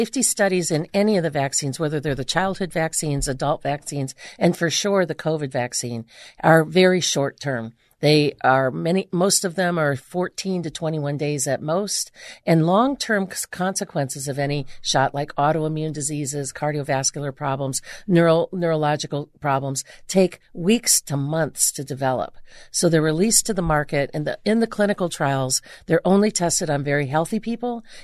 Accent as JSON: {"language": "English", "town": "Cleveland", "region": "Ohio", "country": "United States", "said": "Well, I'm from Cleveland, Ohio. We were just talking about how great Cleveland is."}